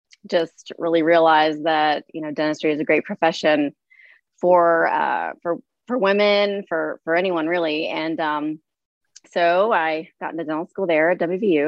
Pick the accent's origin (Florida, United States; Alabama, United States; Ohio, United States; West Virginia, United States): West Virginia, United States; St. Mary's; My grandfather was a dentist, and he had a practice in St. Mary's, where I grew up in West Virginia.